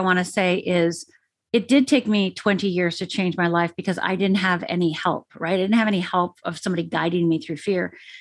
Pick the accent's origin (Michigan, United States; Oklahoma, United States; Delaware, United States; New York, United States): Michigan, United States; I'm from Upper Michigan. I'm finished. We aren't afraid and we don't feel, Michael.